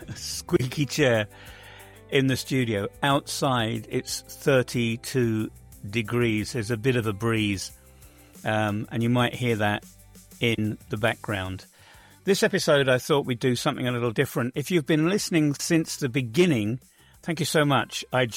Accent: England, United Kingdom; now in Bosnia and Herzegovina; I'm English. But Bosnia and Herzegovina has become my home. I suppose that puts me somewhere in between, and that's why I call myself an in-betweener.

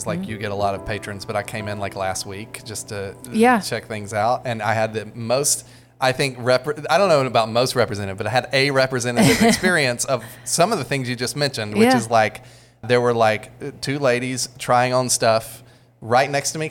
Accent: Alabama, United States; I sort of get this impulse, though, because I'm from the South and like Southeast Alabama.

